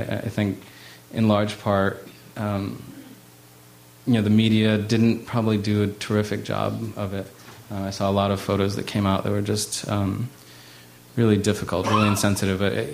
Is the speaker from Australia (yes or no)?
no; U.S. Virgin Islands; I grew up in the Virgin Islands, not far from Haiti, and when I landed there, it smelled like home.